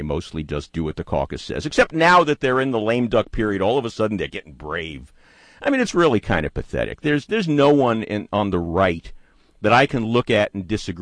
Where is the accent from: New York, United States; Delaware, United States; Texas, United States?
New York, United States; I'm from New York, and he was he was mainly a New Yorker.